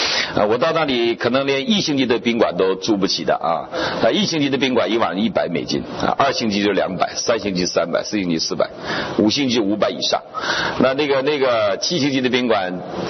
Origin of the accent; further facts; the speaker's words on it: United States; 我从美国来的，我大概懂一点法律